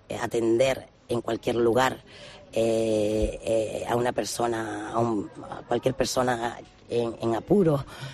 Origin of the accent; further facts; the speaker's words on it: Canary Islands, Spain; me gusta mucho caminar en mi tierra, porque además me gusta todo y cada uno de sus rincones. Y desde la Montaña Bermeja se ve todo el archipiélago Chinijo